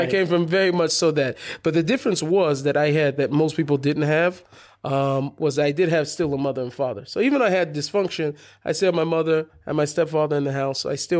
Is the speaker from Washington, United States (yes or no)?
yes; Seattle, Washington, United States; Anyway, so I grew up there in Seattle. It was very, very close in proximity to all the shuls. I grew up literally inside the Eruv, so I was in a Jewish neighborhood.